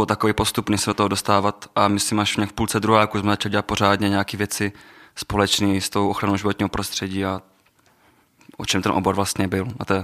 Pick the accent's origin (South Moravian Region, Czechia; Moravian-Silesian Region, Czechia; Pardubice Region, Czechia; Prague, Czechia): South Moravian Region, Czechia; Vyškov; Já jsem od Vyškova